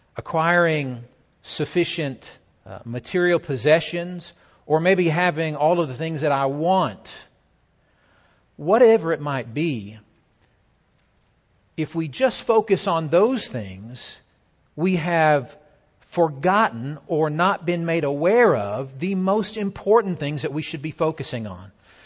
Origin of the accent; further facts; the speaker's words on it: Taiwan; moved away as an adult; now in United States; and so I grew up in Taiwan, and I was there for 10 years until I came back to the States to go to college.